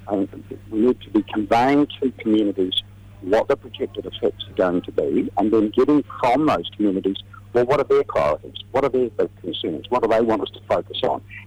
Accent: Dunedin, Otago, New Zealand; if you take my hometown of Dunedin, up till 2015, the last time we declared a civil defence emergency was in 1980.

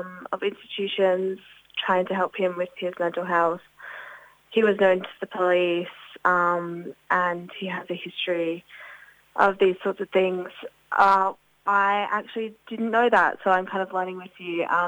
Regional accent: South Australia, Australia; I'm from South Australia, so rugby is a foreign concept to me

